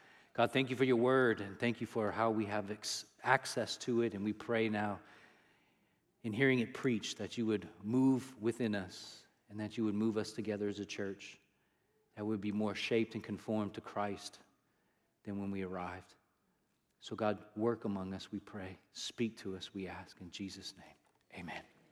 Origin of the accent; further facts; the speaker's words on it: California, United States; And we grew up together here in California, and then he went to school at Syracuse to play basketball